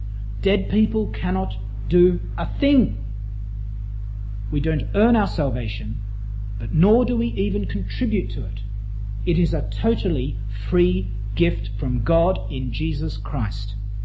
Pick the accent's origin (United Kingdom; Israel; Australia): Australia; because we're Australian